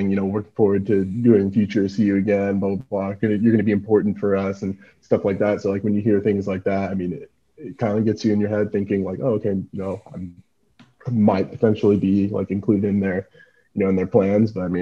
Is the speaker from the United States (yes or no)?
yes; United States; me growing up in the States